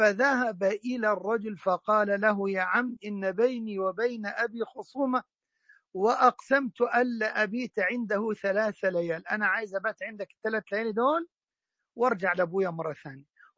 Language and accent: Arabic; Egypt; طبعا الغيث عندنا في مصر الناس يربحوش غضبك علينا والكلام ده، المطر ده نعمة عظيمة عظيمة.